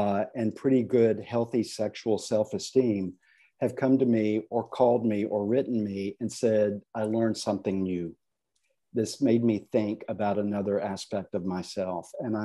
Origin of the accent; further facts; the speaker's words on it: the South, United States; accent: Southern; I really want to record it in my own Southern voice with my own Southern accent.